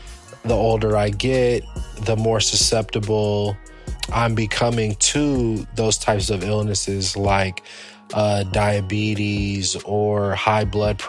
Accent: Los Angeles, California, United States; I come from the Leimert Park, Baldwin Hills community of Los Angeles. We're a predominantly African-American community.

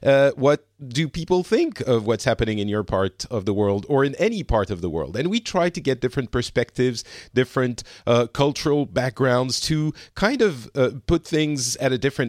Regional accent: France; now in Finland; I'm currently in Finland, but I'm originally from France.

